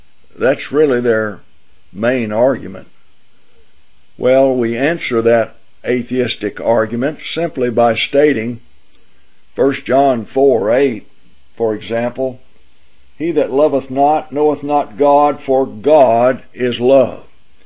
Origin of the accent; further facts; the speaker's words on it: Tennessee, United States; and my home state of Tennessee